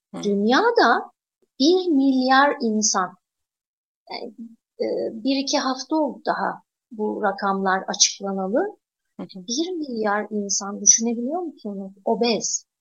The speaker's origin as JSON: {"language": "Turkish", "region": "Adana", "country": "Turkey", "tie": "born or raised there", "said": "Ben Adanalı çiftçi bir ailenin 6 çocuğunun 6.sıyım. Küçük bir yerde büyüdüm, bir ilçede"}